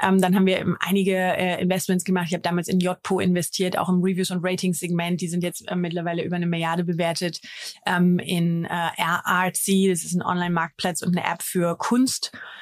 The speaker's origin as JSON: {"language": "German", "country": "Germany", "said": "Kannst ja als Deutscher, kommst du nicht so einfach an coole US-Firmen und kannst da rein investieren"}